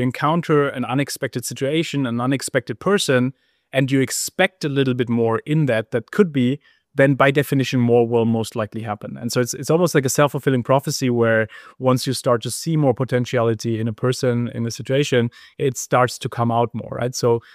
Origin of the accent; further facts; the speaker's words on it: Heidelberg, Baden-Württemberg, Germany; You know, I grew up in Heidelberg